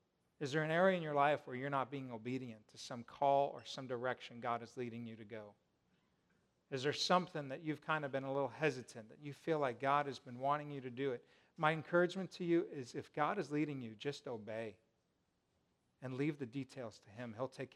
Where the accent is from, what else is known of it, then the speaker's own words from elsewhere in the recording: Denver, Colorado, United States; I grew up in Denver. I love Denver. But I've lived here now longer than I've lived in Denver.